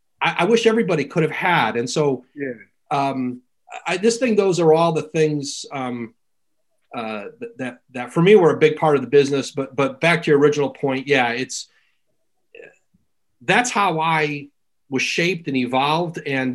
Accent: Bristol, Connecticut, United States; I grew up in Bristol, right down the street from ESPN.

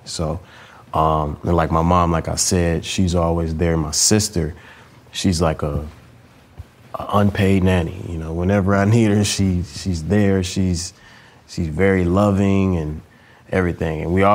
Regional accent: Michigan, United States; now in Los Angeles, United States; that made it a lot easier for me because I'm from Michigan.

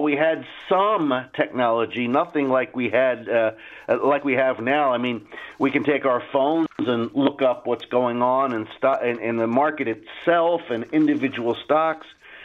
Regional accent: Philadelphia, Pennsylvania, United States; So, yeah, I grew up in a row home in Northeast Philadelphia.

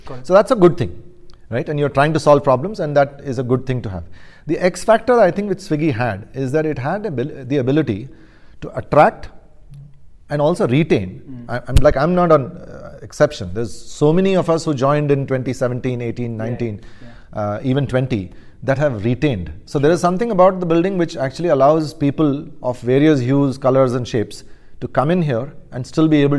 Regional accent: India; So I was India boy. I was basically all over

